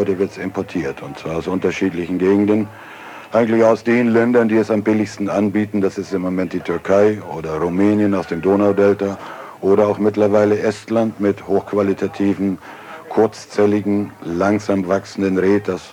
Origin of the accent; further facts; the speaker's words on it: Frisia, Germany; Ich betrachte mich als Friese.